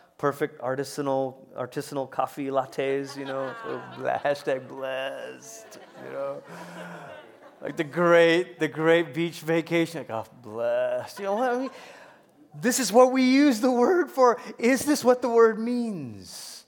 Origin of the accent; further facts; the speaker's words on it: Malaysia; Growing up in Malaysia, there's a flat, flaky bread called roti.